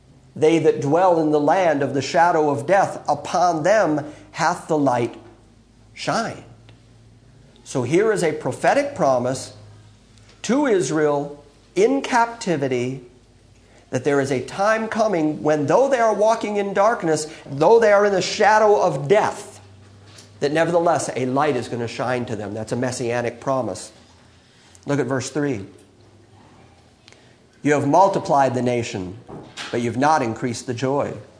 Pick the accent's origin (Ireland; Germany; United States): Ireland; I'm Irish. He wasn't born after the lineage of Ireland.